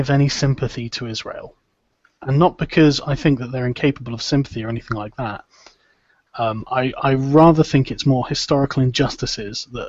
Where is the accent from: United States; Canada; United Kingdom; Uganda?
United Kingdom; I mean, I grew up in Britain, and towards the end of the Troubles, where we had a lot of terrorism